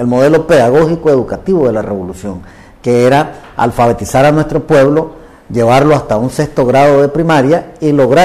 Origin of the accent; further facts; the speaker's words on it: Nicaragua; nosotros como nicaragüenses